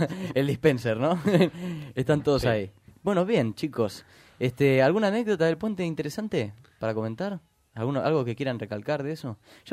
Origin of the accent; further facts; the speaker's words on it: Argentina; Argentina también se come mucho viteltoné. Ahora, claro. Dentro de un tiempito voy a estar por ahí, por mi tierra.